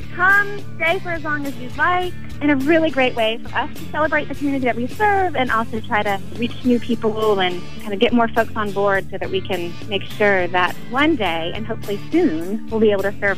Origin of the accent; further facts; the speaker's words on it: Chapel Hill, North Carolina, United States; also born or lived in Bay Area; I was born and raised in Chapel Hill and then lived in the Bay Area for 10 years, and my husband and I returned a couple of years ago with our kids.